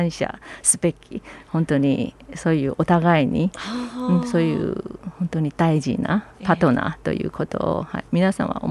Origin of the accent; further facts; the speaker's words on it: Taiwan; Japanese is a second language; now in Japan; じゃあ私台湾人ですから台湾をもっとしてもらいたいということで、